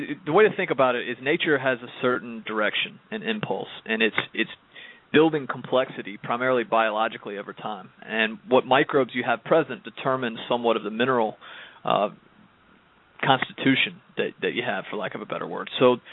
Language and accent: English; Greensboro, North Carolina, United States; I'm from Greensboro, about 3 hours up the road in the middle of the state.